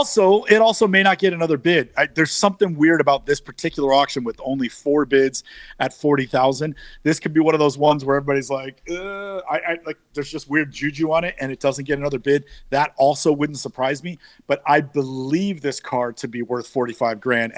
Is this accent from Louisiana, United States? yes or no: no; San Francisco, California, United States; Again, I grew up in San Francisco. We just never saw these.